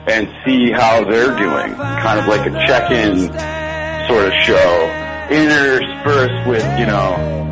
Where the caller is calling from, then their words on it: Chicago, Illinois, United States; I'm calling you from Chicago, Illinois.